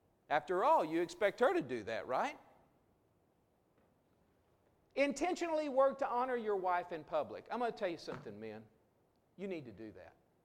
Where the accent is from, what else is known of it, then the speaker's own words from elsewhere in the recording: Texas, United States; I grew up in Southeast Texas, and I've been on a mini and turnip truck, and I fell off a few, but it wasn't yesterday.